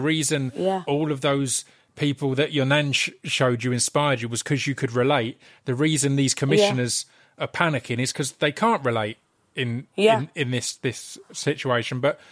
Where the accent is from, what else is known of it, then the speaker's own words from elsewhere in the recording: Blackburn, North West England, United Kingdom; I'm from Blackburn. I want to represent that.